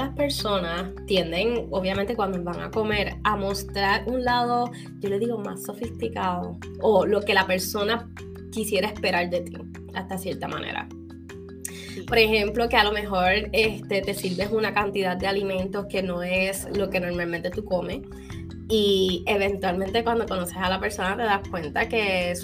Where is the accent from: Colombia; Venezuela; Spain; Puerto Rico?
Puerto Rico; Sí, soy boricua, soy de acá, de Puerto Rico, of course.